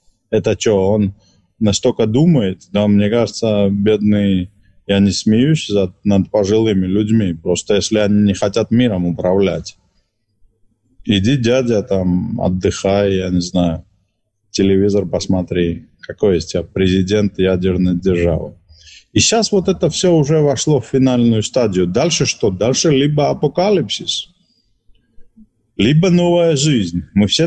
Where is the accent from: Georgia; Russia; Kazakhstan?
Georgia; Признаю, я эмоциональный грузин.